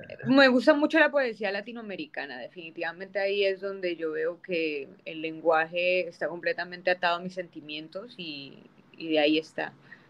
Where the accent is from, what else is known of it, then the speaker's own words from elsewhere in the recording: Cali, Valle del Cauca, Colombia; now in Los Angeles, United States; aquí llegué desde Cali hasta Los Ángeles.